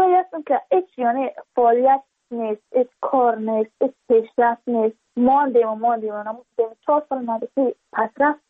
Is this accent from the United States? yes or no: no; Badakhshan, Afghanistan; ما از بدخشان هستیم، یعنی منطقای دوردست است